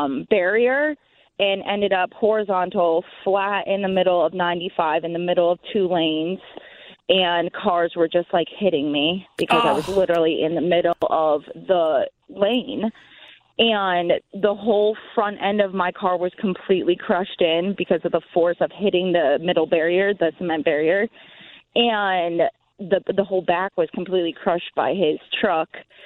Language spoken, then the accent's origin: English; Clinton, Connecticut, United States; I was leaving my hometown, which is Clinton, and I was on from 63. I was going on 95 to go to the gym, which would be at 64.